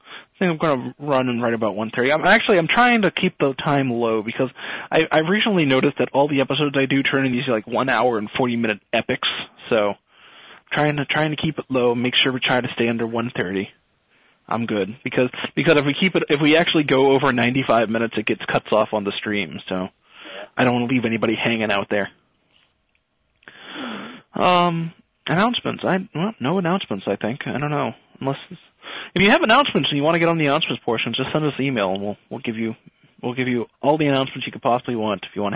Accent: United States; Yeah. I'm American. I can't speak.

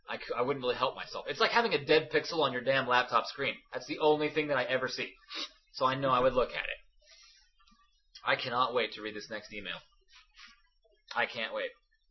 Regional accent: Louisiana, United States; I'm from the South, Louisiana, and it's impossible to not see the old show.

